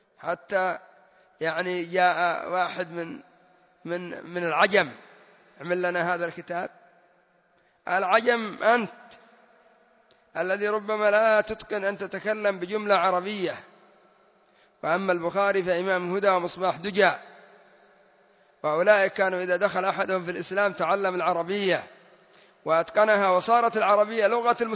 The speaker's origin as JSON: {"language": "Arabic", "country": "Yemen", "said": "يعني الرافضة لا سيما الزيدية عندنا في اليمن يعظمون ما يسمى بمسند زيد"}